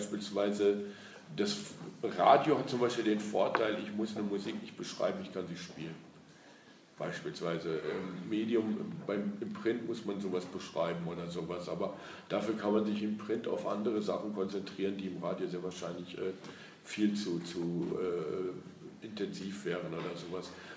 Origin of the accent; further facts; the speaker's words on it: North Rhine-Westphalia, Germany; ich komme aus Nordrhein-Westfalen und da waren die Engländer stationiert.